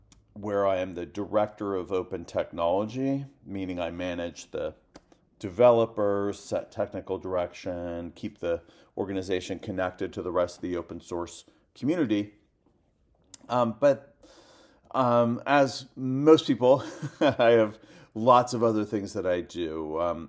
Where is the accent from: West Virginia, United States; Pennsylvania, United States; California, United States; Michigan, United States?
California, United States; San Francisco; now in Montreal, Canada; I'm based in Montreal, in Quebec, Canada. I'm originally from California, San Francisco, but I moved to Montreal about 20 years ago, and it feels like home.